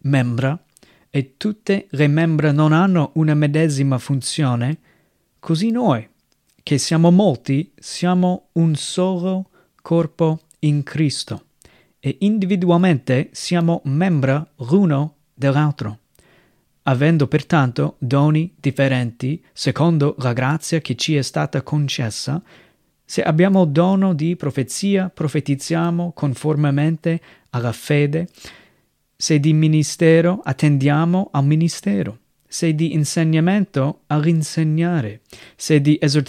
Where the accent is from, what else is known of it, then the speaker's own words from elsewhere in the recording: United States; now in Italy; vengo dagli Stati Uniti e sono missionario qui in Italia dal 2007.